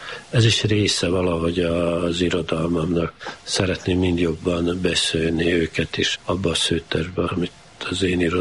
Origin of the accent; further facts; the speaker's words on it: Kanjiža, Vojvodina, Serbia; Mert Kanizsán volt az írótábor, és nyaranta az írók mindig Kanizsán voltak, tehát a szülővárosomba eljött a vajdasági irodalom